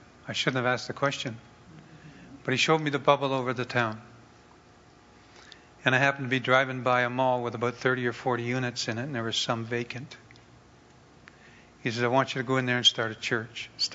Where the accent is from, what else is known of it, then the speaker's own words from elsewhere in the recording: Toronto, Ontario, Canada; also born or lived in Quebec; And this was up in Quebec, and I was ready to head back to my hometown, which is Toronto, and do something.